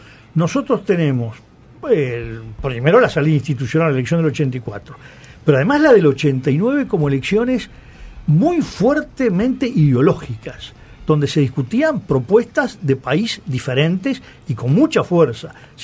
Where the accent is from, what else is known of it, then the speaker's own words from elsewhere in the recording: Dolores, Soriano, Uruguay; porque yo vivía en un pueblo del interior que ni siquiera era capital del departamento, bien, yo soy de Dolores